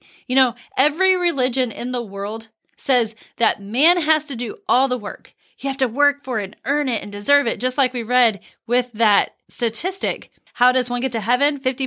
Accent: Missouri, United States; I remember growing up in Missouri, very rural Missouri, not city Missouri.

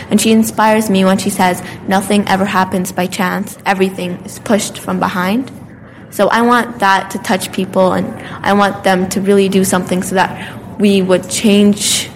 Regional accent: Saskatoon, Saskatchewan, Canada; So, I'm from Saskatoon, Saskatchewan.

